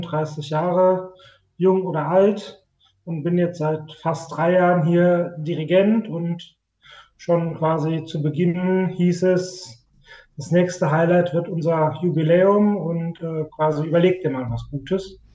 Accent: Rhineland-Palatinate, Germany; wir kommen ja aus dem Westerwald, aus dem Kannenbäckerland

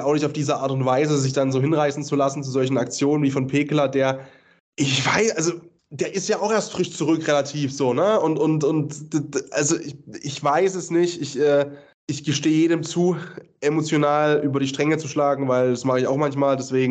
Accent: Kiel, Schleswig-Holstein, Germany; weil natürlich gehst du mit fletschenden Zähnen in das Spiel rein als Kieler gegen Flensburg

